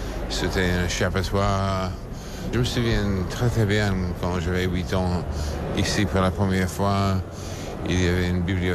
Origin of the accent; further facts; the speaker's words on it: New York, United States; quand j'ai grandi dans le Upper West Side, c'était le 7e étage aussi.